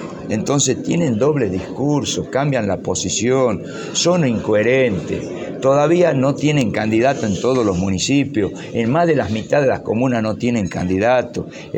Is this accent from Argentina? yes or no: yes; Tucumán, Argentina; hoy los porteños deciden que no votemos en Tucumán.